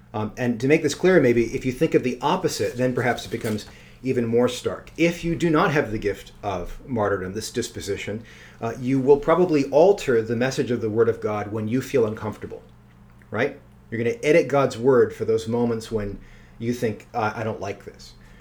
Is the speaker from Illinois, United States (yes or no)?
yes; Chicago, Illinois, United States; I'm from Chicago. There's a lot of mob in Chicago.